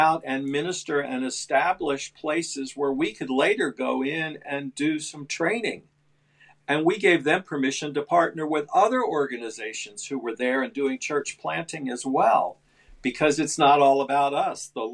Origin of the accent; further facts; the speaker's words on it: United States; why should I, as an American, think that I have the knowledge and experience to walk into a country where I don't even understand the culture